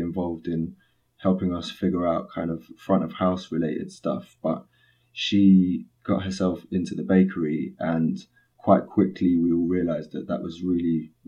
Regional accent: London, United Kingdom; I grew up sort of on the border of Hackney and Islington, and then I went to college in Tufnell Park in North London.

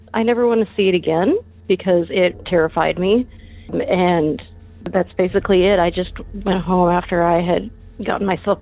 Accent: Texas, United States; I'm from Texas.

